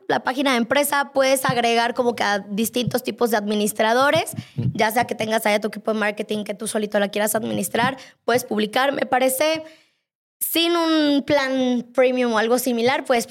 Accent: Puebla, Mexico; si tú eres de Puebla, que yo soy de Puebla

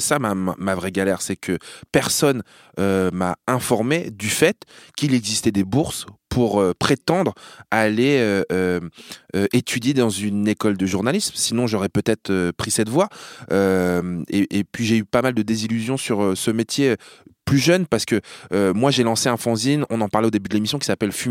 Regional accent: Hérouville-Saint-Clair, Normandy, France; now in Montreuil, France; j'ai un mec avec qui j'ai grandi chez moi à Hérouville, qui s'appelle Kader, il est et que j'ai un peu perdu de vue parce que je vis à Paris maintenant. Je vis à Montreuil plus précisément, dans le 93

